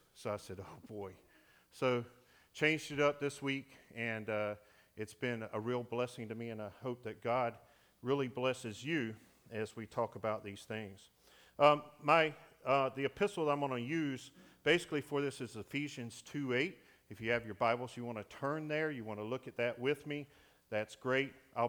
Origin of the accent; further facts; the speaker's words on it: Palatka, Florida, United States; Born and raised in Palatka, joined the Navy at 23 out of Gainesville. I lived at Gainesville at the time.